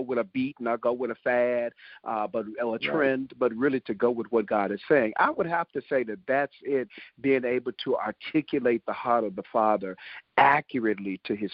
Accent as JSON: {"language": "English", "town": "Memphis", "region": "Tennessee", "country": "United States", "said": "I'm from Memphis, Tennessee, so Orlando Draper from Orlando Draper & Associates came and grabbed me at about 12."}